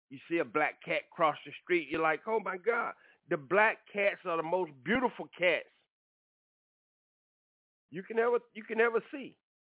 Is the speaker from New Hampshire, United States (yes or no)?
no; Atlanta, Georgia, United States; Well, they're my team. I grew up in Atlanta.